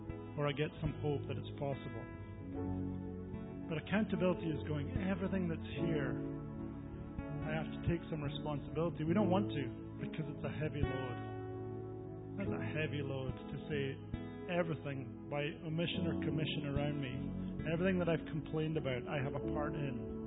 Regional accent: Scotland, United Kingdom; being Scottish, here's what accountability looks like to me. I love accountability as a Scottish person.

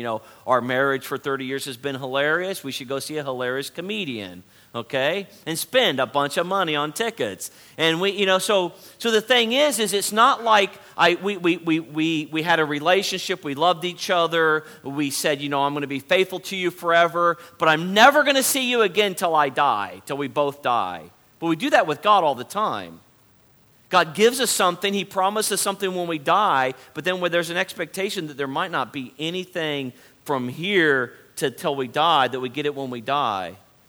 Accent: California, United States; I'm no longer a Californian. I'm no longer from the West Coast.

